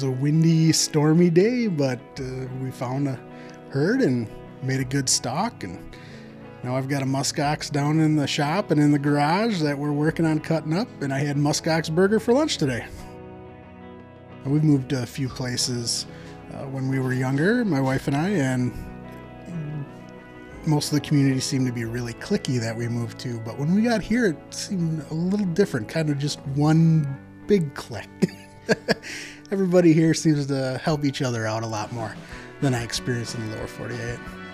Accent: Wisconsin, United States; also born or lived in Minnesota; now in Kotzebue, United States; And we just kind of got sick of living in Minnesota. We're from Wisconsin originally, and there's a football battle there that we played into pretty good.

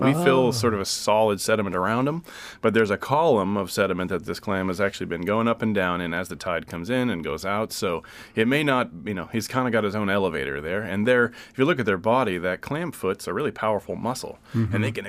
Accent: Anchor Point, Alaska, United States; I was born in Homer and then grew up in Anchor Point.

